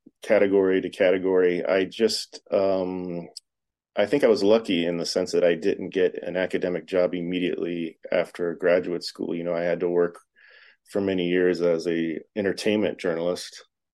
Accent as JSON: {"language": "English", "region": "Florida", "country": "United States", "tie": "born or raised there", "said": "growing up in Florida, reading these adventure novels, they always stuck with me."}